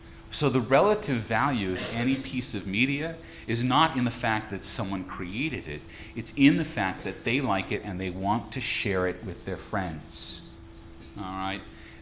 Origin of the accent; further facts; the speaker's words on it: United States; So when I grew up in the United States, there were three commercial broadcasting networks